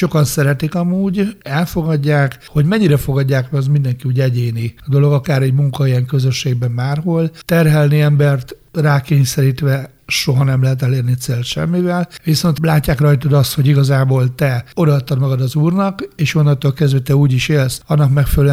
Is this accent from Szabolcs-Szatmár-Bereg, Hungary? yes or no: yes; Nyíregyháza, Szabolcs-Szatmár-Bereg, Hungary; also born or lived in Kemecse; 69-es születésű vagyok, ugye Kemecsén születtem, de Nyíregyházán Sóstóhegyen nőttem föl.